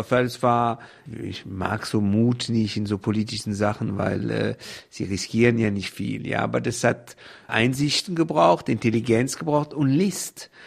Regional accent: France; now in Germany; also meine Eltern sind ja 33 aus Deutschland geflohen. Ich bin in Frankreich zuerst aufgewachsen, dann nicht in Deutschland.

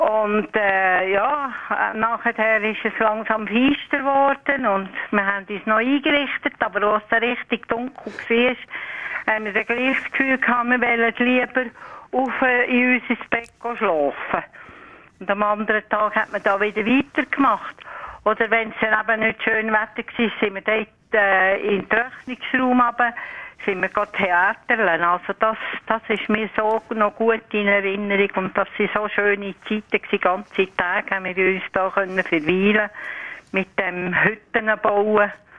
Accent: Zurich, Switzerland; Wir sind in der Stadt aufgewachsen, Zürich, und haben hinter dem Haus

